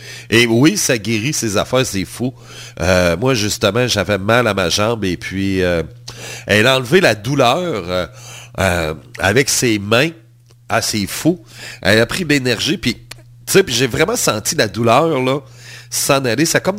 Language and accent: French; Canada; parce que je suis Canadien, ben, je le dois.